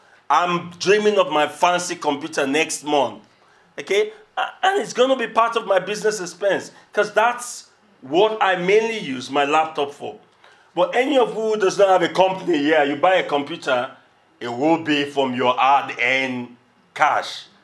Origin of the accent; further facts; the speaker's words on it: Nigeria; I come originally from Nigeria, and in Nigeria, they say the biggest challenge people have is jobs.